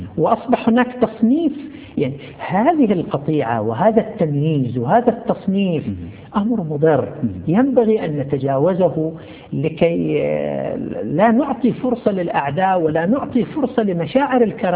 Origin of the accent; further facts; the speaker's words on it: Saudi Arabia; كتب أحد الكتاب عندنا في المملكة العربية السعودية